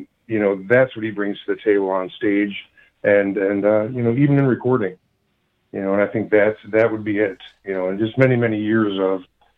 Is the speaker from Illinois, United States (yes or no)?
yes; Chicago, Illinois, United States; Well, back in the day, I'm a transplant from Chicago, so I wasn't in the scene when Realm was around.